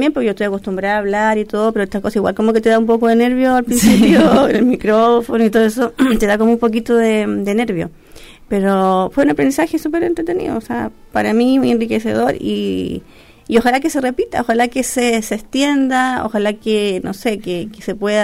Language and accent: Spanish; San Miguel, Santiago Metropolitan, Chile; yo soy de San Miguel, entonces entregar herramientas para mi misma gente, mi misma comuna, es sumamente positivo